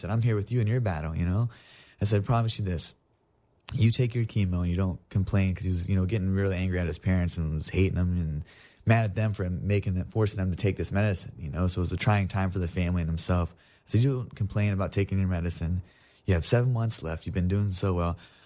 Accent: Ohio, United States; Finally, I got a fight in my hometown. And the first fight that Uriah came from, he actually flew from Tokyo all the way to Ohio.

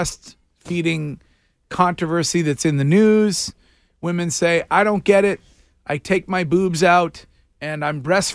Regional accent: Stowe, United States; a quick look at some of the heinous crimes that have been walked in or called in to my hometown police department, the Stowe PD.

